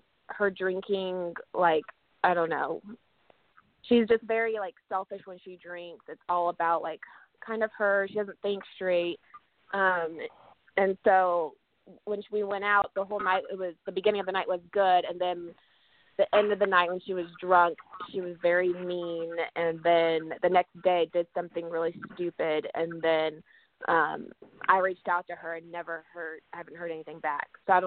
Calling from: Kansas, United States

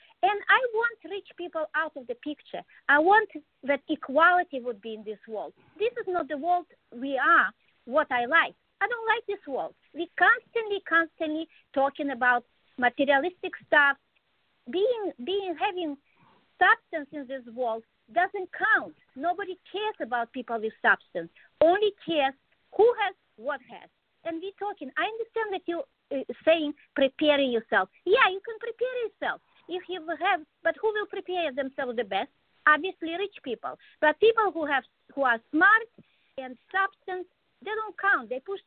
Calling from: Connecticut, United States; I'm calling from Connecticut

